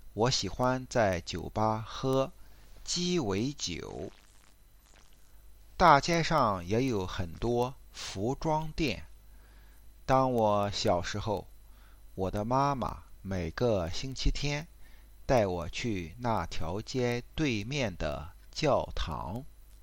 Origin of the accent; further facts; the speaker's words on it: London, United Kingdom; Chinese is a second language; 我的家乡在伦敦，位于英国的中部，是英国的首都。